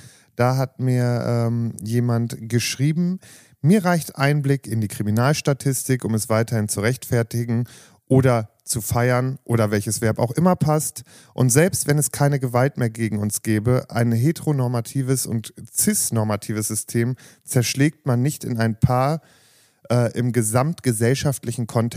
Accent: Warendorf, North Rhine-Westphalia, Germany; Mein Heimatort Warendorf hat mittlerweile auch einen Pride.

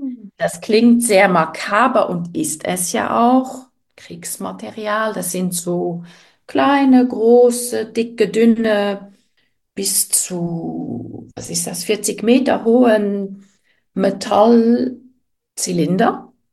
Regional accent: Luxembourg; born there; moved away

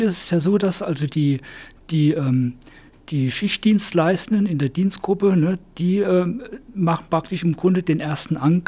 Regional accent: Saarbrücken, Saarland, Germany; ich komme aus Saarbrücken.

